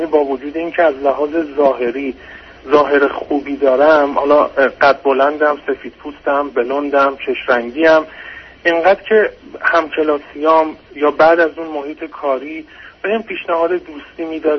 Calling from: Iran; از ایران تماس میگیرم و بعد سوالمو مطرح کنم.

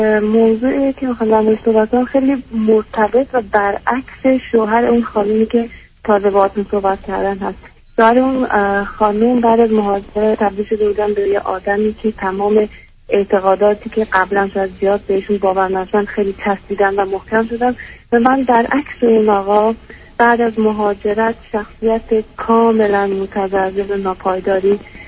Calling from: Sweden

